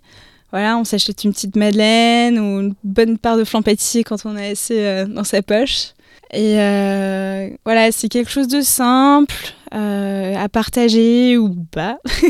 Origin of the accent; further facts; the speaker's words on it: Lyon, Auvergne-Rhône-Alpes, France; also born or lived in Bordeaux; je viens de Lyon, mais j'ai habité à Bordeaux